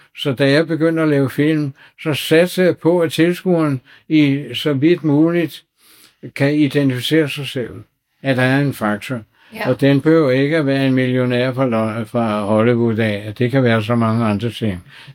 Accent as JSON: {"language": "Danish", "town": "Copenhagen", "region": "Capital Region of Denmark", "country": "Denmark", "tie": "born or raised there", "said": "Det er derhjemme i Sydhavnen, der var sådan en såkaldte familie."}